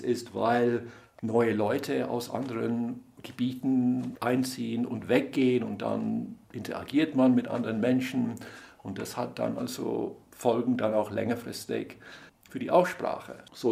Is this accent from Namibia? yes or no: no; South East England, United Kingdom; Ich bin also in Südostengland aufgewachsen.